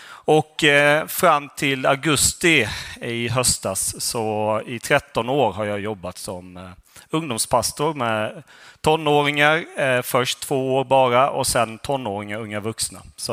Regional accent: Tonnö, Jönköping County, Sweden; also born or lived in Värnamo / Gällsammar; now in Uppsala, Sweden; Jag är född i Värnamo och sen så är jag uppvuxen först i Gällsammar och sen i Tonnö. Är det någon som känner till de små hålorna?

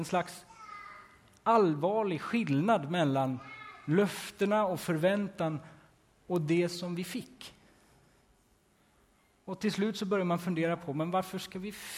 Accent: Stryksele, Västerbotten County, Sweden; om det var min födelsedag eller om det var på julafton, hemma i Stryksele.

